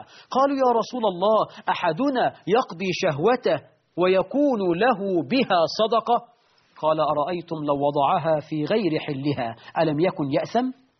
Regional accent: Egypt; في عرفنا كمصريين في الطبقة المتوسطة

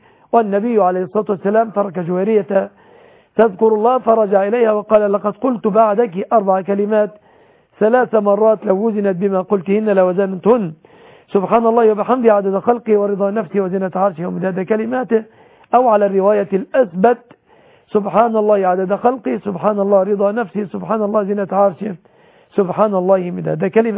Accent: Egypt; أن يحفظ بلادنا مصر

